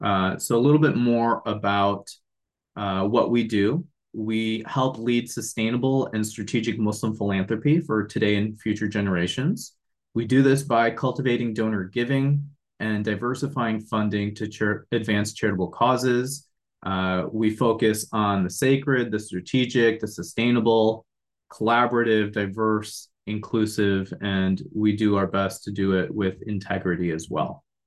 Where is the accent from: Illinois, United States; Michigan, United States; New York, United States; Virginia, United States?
Michigan, United States; also born or lived in San Francisco Bay Area, United States; now in Tampa, United States; currently live in Tampa Bay. Prior to this, I lived in the San Francisco Bay Area for 10 years and was born and raised in Michigan.